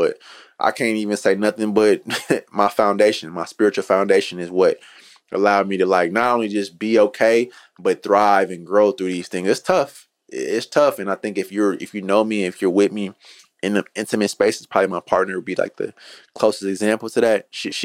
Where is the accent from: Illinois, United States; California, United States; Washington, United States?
California, United States; Oakland; And even going to house parties, that was like for a young black male growing up in East Oakland, that was like a rite of passage.